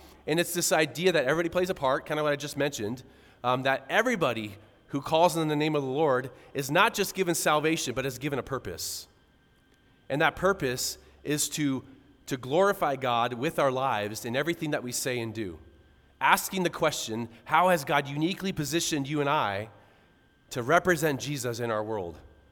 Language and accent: English; San Diego, California, United States; keep in mind, I grew up in San Diego, okay?